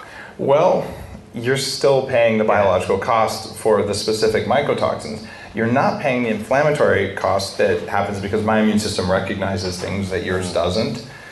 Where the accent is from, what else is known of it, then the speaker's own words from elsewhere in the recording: New Mexico, United States; I grew up in New Mexico. Like they grow right south of the border there.